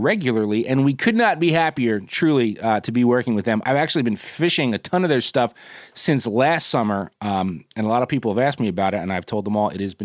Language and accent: English; New Jersey, United States; without ever leaving the confines of my home state of Jersey.